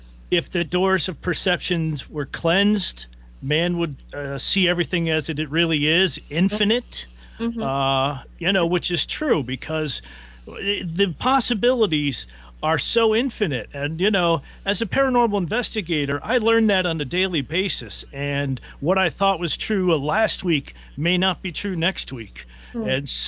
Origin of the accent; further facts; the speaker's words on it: Pennsylvania, United States; now in New Jersey, United States; Actually, I grew up in Pennsylvania. Yeah, in the Pocono Mountains, where that guy was able to elude the police for a long time.